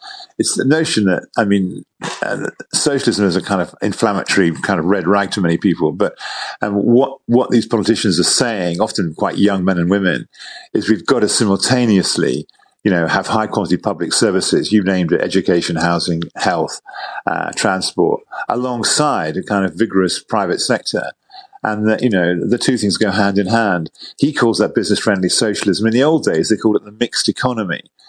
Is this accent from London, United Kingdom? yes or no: yes; London, United Kingdom; born there; I live in London. I was born in London, live in London.